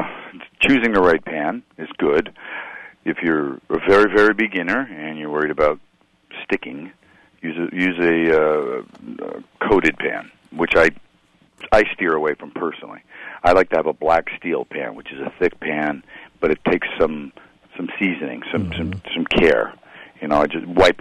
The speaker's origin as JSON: {"language": "English", "town": "Queens", "region": "New York", "country": "United States", "tie": "born or raised there", "said": "I mean, when I was growing up in Flushing, Queens, my dad would be out in the backyard pouring gasoline on briquettes"}